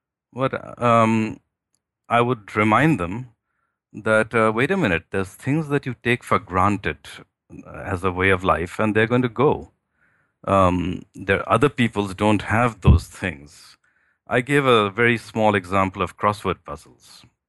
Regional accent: Kolkata, West Bengal, India; Well, I come from the Indian subcontinent. I was born in Calcutta, and I spent my early life in India

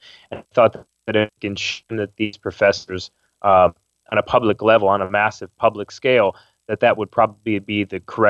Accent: Chicago, Illinois, United States; I come from Chicago.

